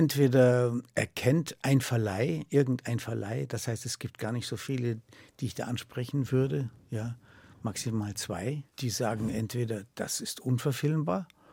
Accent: Munich, Bavaria, Germany; also born or lived in Berlin; die wesentlichen Jahre habe ich in München erlebt. Und da könnte ich sagen, ja, das ist meine Heimat.

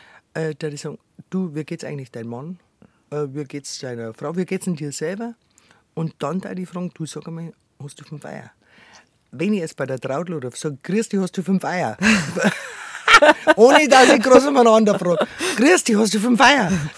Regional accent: Bavaria, Germany; accent: Bavarian; Ich habe direkt ein bisschen Angst, dass es zu bayerisch dann redet, gell?

